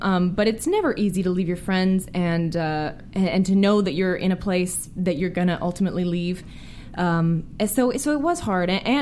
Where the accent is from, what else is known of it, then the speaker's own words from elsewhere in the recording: Ireland; I am Irish.